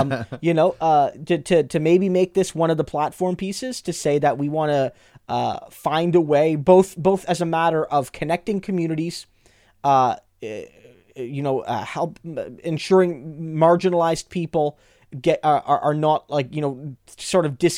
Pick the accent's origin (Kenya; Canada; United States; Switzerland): Canada; the Maritimes; Like when growing up in the Maritimes, when the Maritimes lost much of its bus service